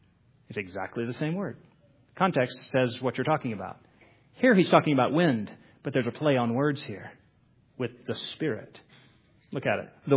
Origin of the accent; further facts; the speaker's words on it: Texas, United States; But we're from Oklahoma. I'm actually from Texas.